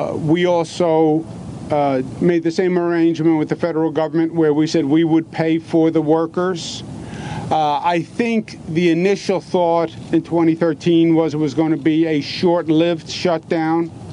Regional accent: United States; And I think I find that frustrating as an American

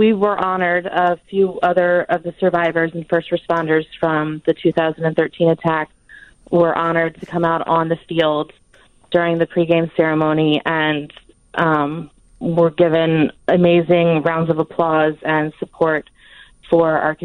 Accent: Baltimore, Maryland, United States; now in Boston, United States; And I'm from Baltimore, Maryland.

